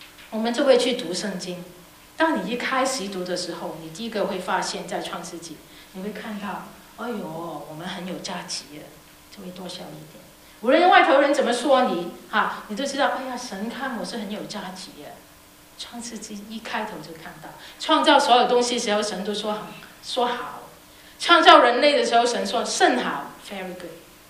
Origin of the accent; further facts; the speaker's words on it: Hong Kong; 我从小在香港读书，